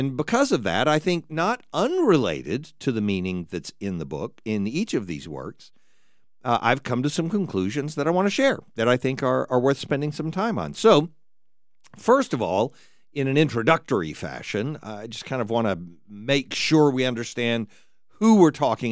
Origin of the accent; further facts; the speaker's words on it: the South, United States; I'm from the South, though.